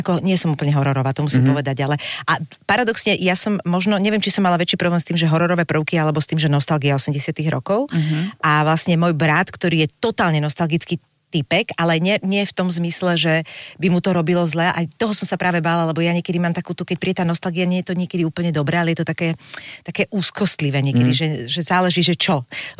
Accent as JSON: {"language": "Slovak", "town": "Bratislava", "region": "Bratislava Region", "country": "Slovakia", "said": "A tým, že ja som z Bratislavy, tak sme chytali aj západné signály"}